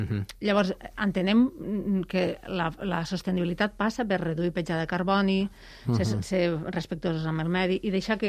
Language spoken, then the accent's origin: Catalan; Batea, Catalonia, Spain; Jo vaig marxar uns anys de Batea, però sóc filla de Batea, nascuda i crescuda a Batea, i sempre explico que … sinó que és el cognom de molta gent del poble de Batea